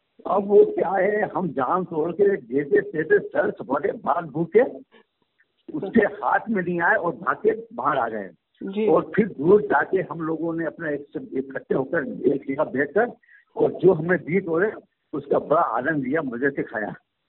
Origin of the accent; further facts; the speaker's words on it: Sehore, Madhya Pradesh, India; मेरा बचपन जो है वो सीहोर में बीता